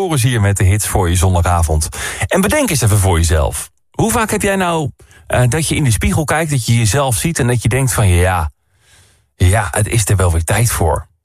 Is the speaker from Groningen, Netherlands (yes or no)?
yes; Groningen, Netherlands; now in Utrecht, Netherlands; Ik ben opgegroeid in Groningen. Ik ga nog steeds in Groningen naar de kapper. Ik woon in Utrecht.